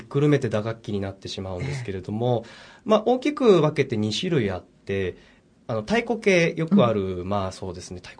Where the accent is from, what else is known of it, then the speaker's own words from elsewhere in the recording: Shizuoka, Japan; 地元の静岡でもたくさん音楽をお届けしたいなっていう気持ち